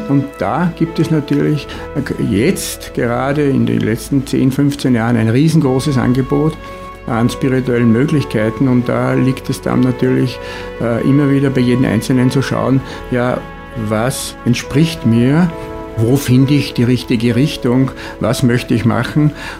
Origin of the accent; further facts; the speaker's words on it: Kirchschlag bei Linz, Upper Austria, Austria; Ich komme gerade aus Kirchschlag, meinen Heimatort. Das ist Kirchschlag bei Linz.